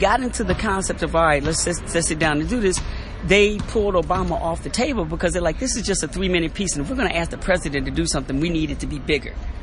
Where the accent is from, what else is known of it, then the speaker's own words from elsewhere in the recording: Chicago, Illinois, United States; You know, they wanted me to write it because I'm from Chicago